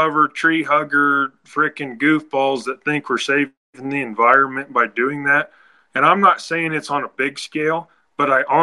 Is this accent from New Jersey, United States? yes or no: no; Wyoming, United States; So, and also, where we are, we're from Wyoming and the wind always blows.